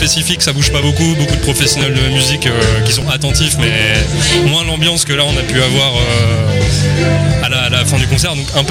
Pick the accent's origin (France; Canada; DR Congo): France; Normandy; now in Caen, France; Alors on n'est pas originaire de Caen, mais on habite à Caen.